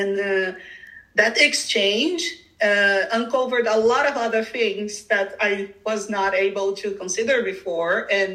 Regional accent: Brazil; moved away as an adult; now in Netherlands; So basically we have to go back to when I actually started working here in the Netherlands. Of course, I came from Brazil right after I graduated. I have a background in psychology.

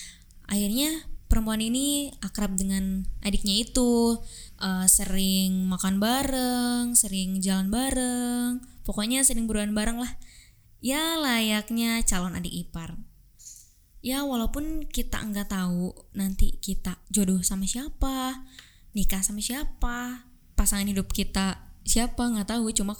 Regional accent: West Java, Indonesia; karena aku orang Sunda ya.

